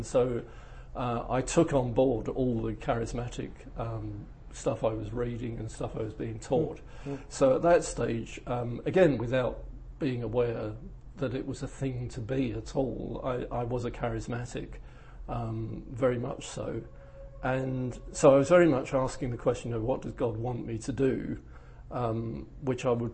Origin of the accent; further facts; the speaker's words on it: Charlton, London, United Kingdom; Everybody thought I'd gone to the posh part of southeast London, which actually is the area I grew up in, although not the posh bit. I grew up in Charlton. But I went to school at Blackheath.